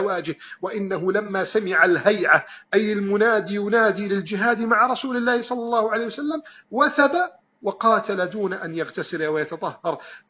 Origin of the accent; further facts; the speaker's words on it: Egypt; أن تحفظ بلدنا مصر